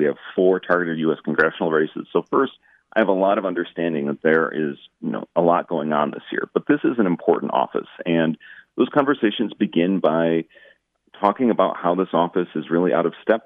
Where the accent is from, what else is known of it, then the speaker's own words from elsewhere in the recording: Northfield, Minnesota, United States; I was precinct chair in Northfield, my hometown, before I could vote.